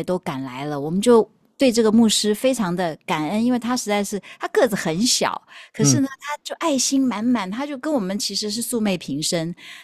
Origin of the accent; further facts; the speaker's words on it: Taiwan; 我是生长在一个无神论的家庭，可以这样讲哈。那个从小在台湾